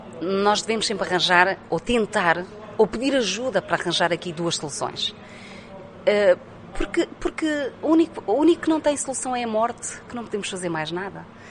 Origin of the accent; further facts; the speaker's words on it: Águeda, Aveiro, Portugal; mas também tinha estúdios em Águeda, que é de onde eu sou.